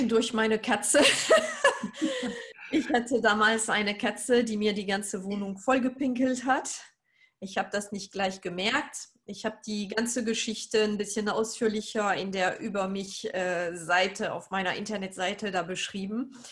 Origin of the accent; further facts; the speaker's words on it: France; German is a second language; now in Oldenburg, Germany; Und ich komme aus Frankreich, wie man es hört. Ich bin aber seit einigen Jahren in Deutschland, seit den 90er Jahren inzwischen. Und ich lebe in Oldenburg im schönen Norden, im richtigen Oldenburg bei Bremen in der Nähe.